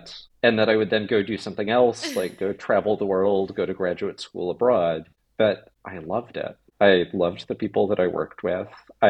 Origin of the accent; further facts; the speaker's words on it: Albuquerque, New Mexico, United States; Yeah, so I grew up in Albuquerque, New Mexico. My dad was an Air Force officer. So my early years, I spent a lot of time on Kirtland Air Force Base.